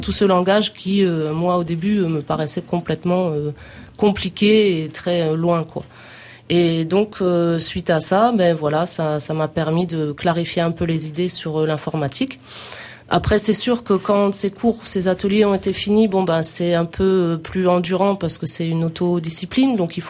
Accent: Laguépie, Occitanie, France; Ah non, moi je suis de la Guépi.

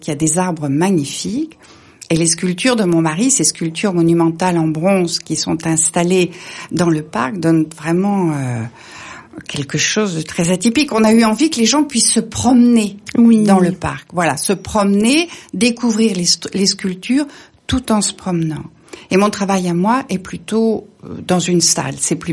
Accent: Paris, Île-de-France, France; also born or lived in Burgundy / India; now in Tarn-et-Garonne, France; on est parisien au départ, on a vécu en Bourgogne, on a vécu en Inde, on travaille à Bangkok

